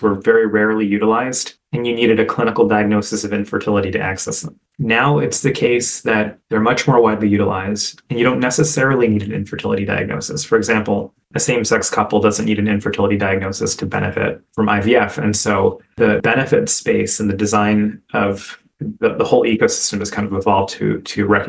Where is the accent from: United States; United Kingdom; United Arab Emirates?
United States; New Jersey; I'm an Indian kid from New Jersey, so I very predictably went to medical school.